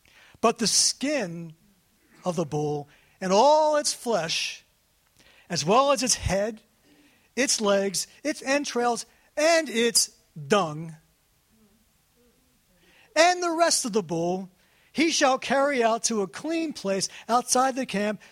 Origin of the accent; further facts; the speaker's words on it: Pikesville, Maryland, United States; Now, I grew up Jewish in Pikesville. I never heard of a Jewish priest.